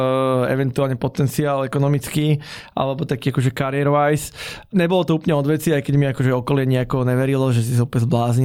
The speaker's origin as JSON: {"language": "Slovak", "town": "Dúbravka", "region": "Bratislava Region", "country": "Slovakia", "said": "Ja som až z Dubravky pôvodne."}